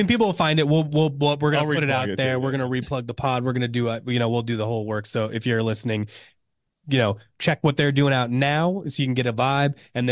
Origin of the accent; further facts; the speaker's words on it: Indiana, United States; Like, look, I'm from Indiana originally.